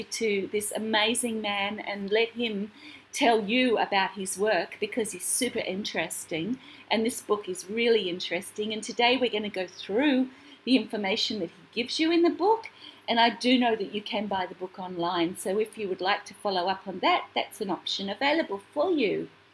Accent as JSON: {"language": "English", "country": "Australia", "said": "I'm here from Australia coming out to you to share with you wellness and joy."}